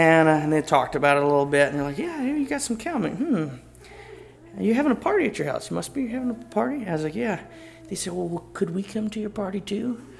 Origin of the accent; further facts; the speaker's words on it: United States; my brother and I, we come from America, and we go to Bangladesh, which is completely foreign, which is so strange.